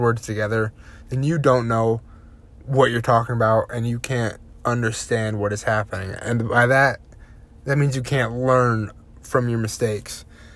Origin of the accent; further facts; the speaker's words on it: Waterville, Ohio, United States; I'm from Waterville, Ohio, and I'm a freshman at BG this year.